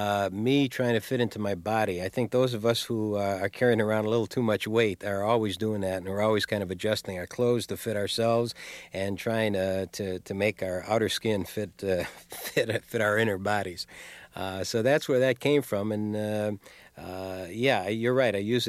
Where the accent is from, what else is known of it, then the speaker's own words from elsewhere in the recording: Chicago, Illinois, United States; I'm from Chicago, and I guess I know when I can turn it on or turn it off